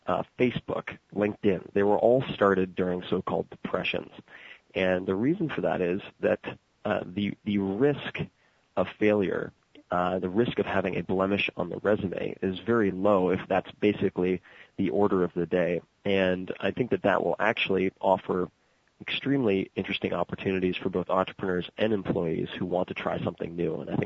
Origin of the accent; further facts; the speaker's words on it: San Francisco, California, United States; I'm from San Francisco in the tech scene